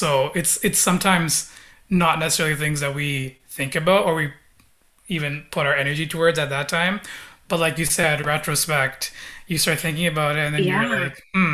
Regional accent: Scarborough, Ontario, Canada; also born or lived in Waterloo, Canada; I went from being born and raised in Scarborough, Ontario, to moving to Waterloo to attend Wilfrid Laurier.

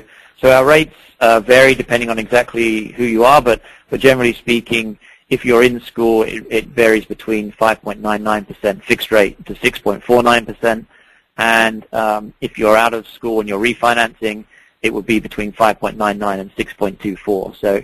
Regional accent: United Kingdom; As you can probably detect from my accent, I'm not from here originally. I am from the U.K.

